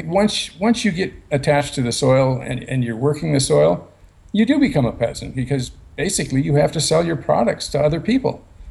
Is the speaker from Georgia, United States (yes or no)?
no; Minnesota, United States; Like I said, I grew up in Minnesota in a hardwood forest. We had oak trees around and walnut trees, and we had chestnuts.